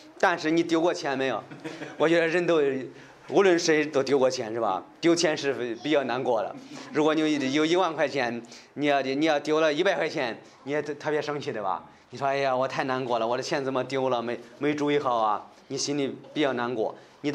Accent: China; 我觉得这个钱的比喻对我们中国人来说也会理解的

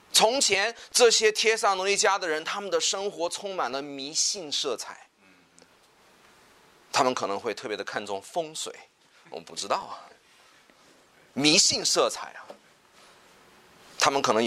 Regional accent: China; 我们中国人会喜欢说，哎呀，这个是西方的信仰

